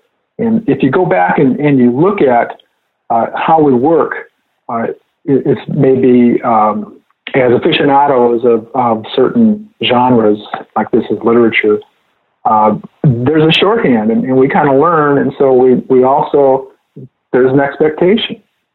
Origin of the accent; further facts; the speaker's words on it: Iowa, United States; When I was growing up in Western Iowa